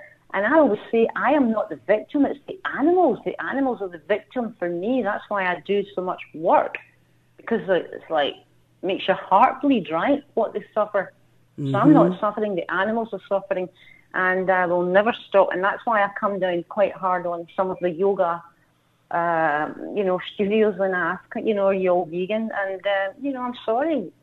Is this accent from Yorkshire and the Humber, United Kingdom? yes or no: no; Scotland, United Kingdom; also born or lived in Galway / Australia; now in London, United Kingdom; we were in Scotland, my home country, for many years. We're now in London, England